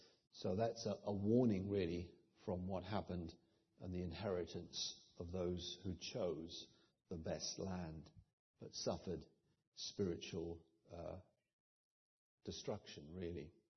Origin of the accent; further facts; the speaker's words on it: Sidmouth, South West England, United Kingdom; Not if you go to my hometown in Sidmouth, everybody's 85 there.